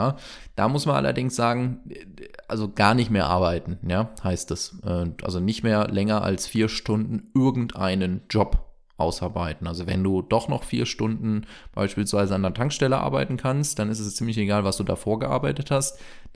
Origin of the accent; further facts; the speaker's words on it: Greece; now in Germany; Ah, Entschuldigung, ich wohne ja in Deutschland, weißt du, ich bin schon so lange da, ich habe das schon komplett, wie Lisa in Australien. Ach Gott, ich bin … aus Griechenland jetzt, na egal.